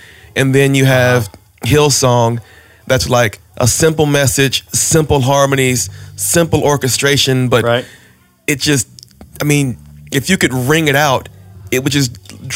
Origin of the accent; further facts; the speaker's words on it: Jackson, Mississippi, United States; now in Webb City, United States; I'm from Jackson, Mississippi, grew up in a traditional Baptist church, sang in the choir